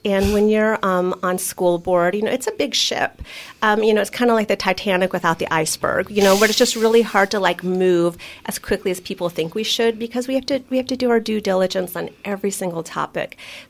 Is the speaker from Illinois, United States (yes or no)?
no; Emporia, Kansas, United States; because I'm from Emporia, I get to brag about what we do.